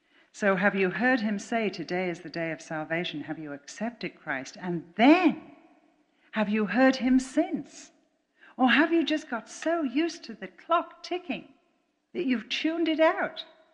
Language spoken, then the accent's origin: English; Liverpool, North West England, United Kingdom; a beautiful, beautiful 200-year-old grandfather clock from England, from Liverpool, from my hometown.